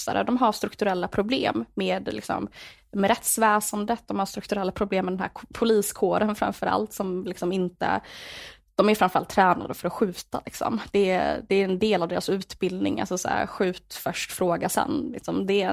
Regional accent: Linköping, Östergötland, Sweden; i typ, jag kommer från Linköping

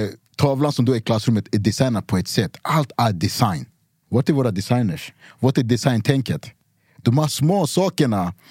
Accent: Cameroon; jag är från Kamerun, det är tropiskt. Vi har regnskogar.

